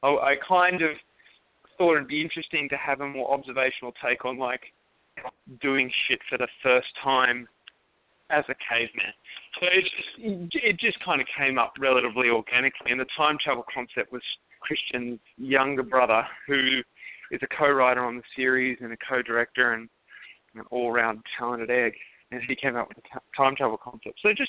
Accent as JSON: {"language": "English", "country": "Australia", "said": "I think it's something as an Australian, you don't really hear that energy and personality on our media back home."}